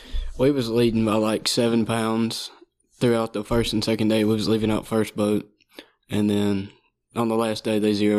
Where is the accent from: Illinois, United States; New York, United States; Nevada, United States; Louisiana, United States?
Louisiana, United States; West Monroe; I'm from West Monroe. Go to West Ouachita, and I fish for their fishing team.